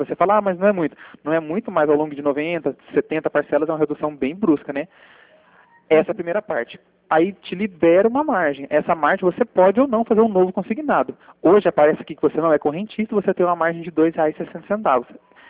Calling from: Arapongas, Paraná, Brazil; Eu falo de Arapongas.

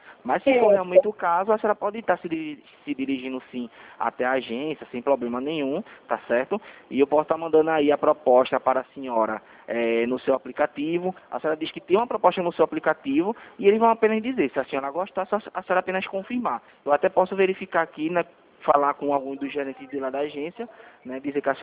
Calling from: Recife, Pernambuco, Brazil; Eu sou daqui de Recife

